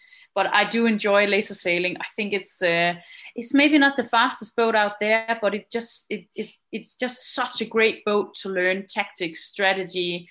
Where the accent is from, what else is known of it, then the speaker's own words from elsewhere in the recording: Denmark; it's definitely how we grew up in Danish sailing sport